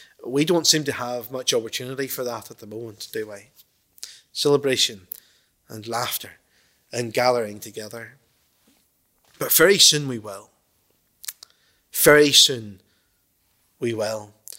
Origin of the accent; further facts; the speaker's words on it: Ballymena, Northern Ireland, United Kingdom; I'm obviously from the Promised Land, which is Ballymena.